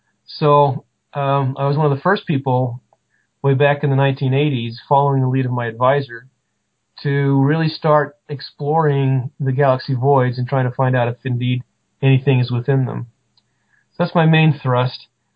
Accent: Delta, Utah, United States; Well, I grew up in Delta, Utah, which has incredibly dark skies.

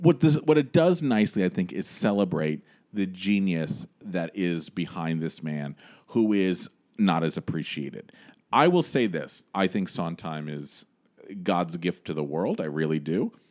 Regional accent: Los Angeles, California, United States; So, folks, growing up in Los Angeles, let me explain to you what we do out there for theatrical entertainment, just so you understand.

